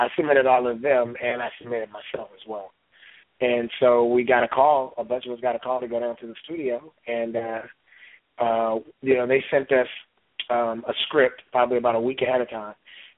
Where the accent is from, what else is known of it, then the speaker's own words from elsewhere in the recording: Seattle, Washington, United States; also born or lived in Los Angeles, United States; now in Atlanta, United States; I grew up, I was born in Los Angeles, California, and raised in Seattle. My mother, by the time I was like 6 or 7, we moved to Seattle, Washington, and so that's where I grew up on the West Coast in Seattle